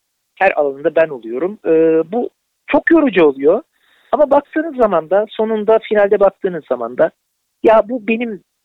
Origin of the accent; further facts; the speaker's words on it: Trabzon, Turkey; Ben de aslen bir Karadenizli olarak. Trabzonlu olarak. Bizim aslımız Trabzonlu.